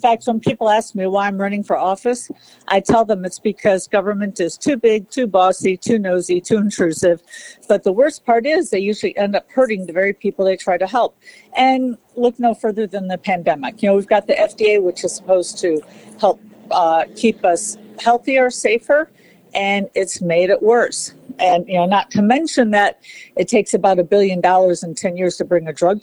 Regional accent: Chicago, Illinois, United States; I grew up on the North Side.

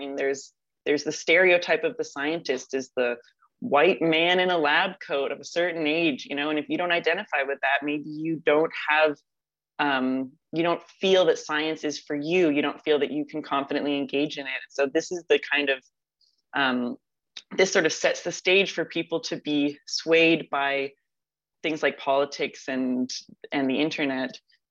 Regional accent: Guelph, Ontario, Canada; I grew up in Guelph

